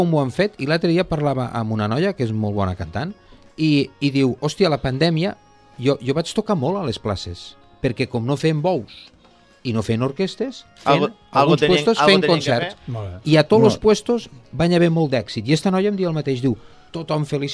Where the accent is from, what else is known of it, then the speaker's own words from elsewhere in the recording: Tortosa, Catalonia, Spain; soc de Tortosa, pum, pum, pum, soc de Terres de l'Ebre